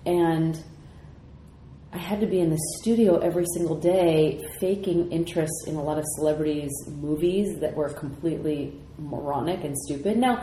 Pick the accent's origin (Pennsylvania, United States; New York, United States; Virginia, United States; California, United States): California, United States; Sacramento; And the reason why I was so upset by that was because I'm from Sacramento, California.